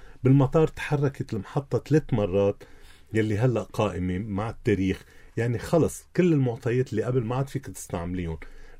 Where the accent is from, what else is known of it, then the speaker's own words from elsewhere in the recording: Lebanon; نحن عندنا بلبنان